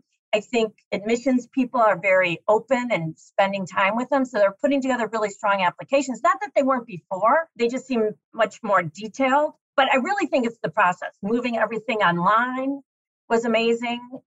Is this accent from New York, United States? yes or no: no; Chicago, Illinois, United States; I moved back to the city. I was from Chicago. It was great to get back home to family.